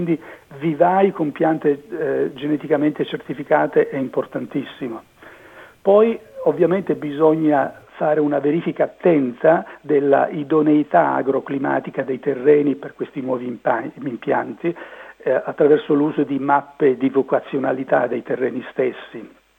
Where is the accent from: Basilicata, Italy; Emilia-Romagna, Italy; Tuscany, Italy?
Basilicata, Italy; San Giorgio Lucano; abbiamo avviato la sperimentazione a San Giorgio Lucano, il mio paese di origine